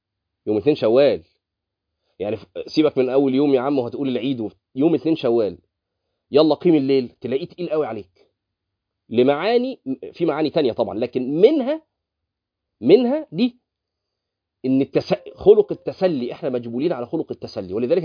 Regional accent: Egypt

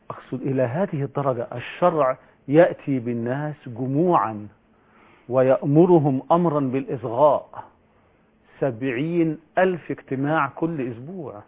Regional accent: Egypt; عندنا في مصر حوالي 70,000 خطبة جمعة، 70,000 مسجد تقام في صلاة الجمعة

